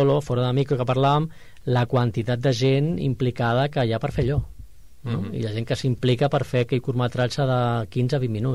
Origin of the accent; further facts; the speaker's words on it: El Prat de Llobregat, Catalonia, Spain; va rodar al Prat perquè era el meu poble